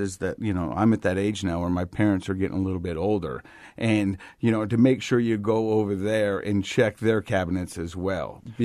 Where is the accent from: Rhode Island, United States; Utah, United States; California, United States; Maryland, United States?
Utah, United States; Ogden; Now, I'm from the Biggity Biggity O, that's Ogden to you and me.